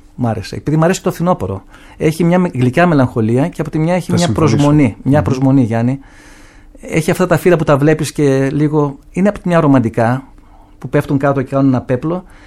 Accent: Arta, Epirus, Greece; also born or lived in Paramythia / Agrinio; Μεγάλωσα στην Άρτα, αλλά έχω ζήσει και σε άλλα μέρη.

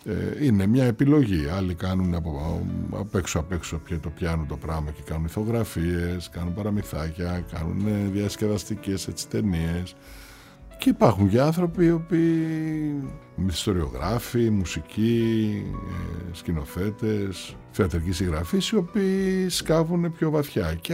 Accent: Cyprus; moved away as an adult; now in Greece; Ήρθα στην Κύπρο κανονικά, ρε παιδί μου, μετά το στρατό. Εδώ ήρθα από την Κύπρο να σπουδάσω νομική

